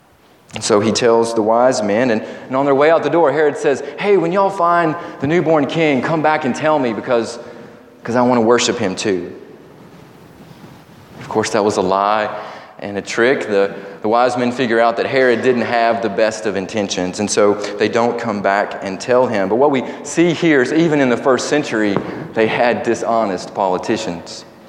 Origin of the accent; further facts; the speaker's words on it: the South, United States; I know my accent is not the best. It's hard for Southerners sometimes to speak Spanish